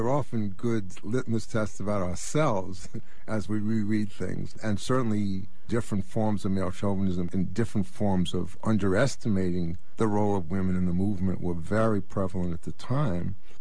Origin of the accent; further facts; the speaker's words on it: the North, United States; certainly when I went down, I was from the North and I was with CORE